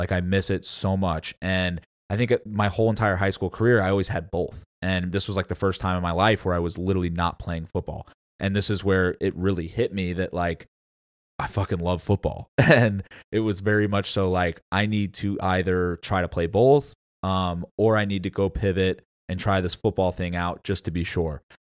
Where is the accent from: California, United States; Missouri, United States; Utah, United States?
Missouri, United States; St. Louis; I was from St. Louis.